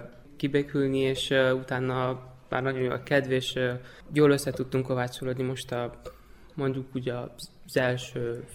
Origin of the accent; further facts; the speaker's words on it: Bágyon, Cluj County, Romania; Én Bágyomból jöttem, az Várhalak községben található, közel Tordához.